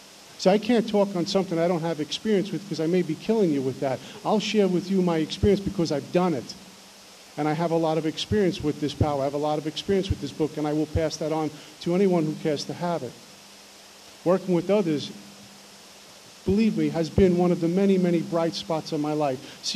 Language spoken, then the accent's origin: English; Brooklyn, New York, United States; My first drink came when I was about 14 years old. I grew up in Brooklyn